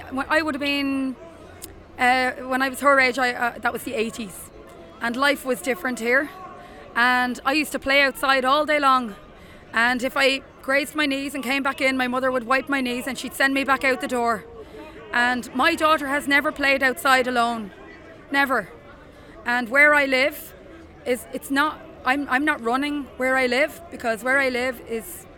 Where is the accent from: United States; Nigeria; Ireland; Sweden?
Ireland; Dublin, Leinster; I'm from Dublin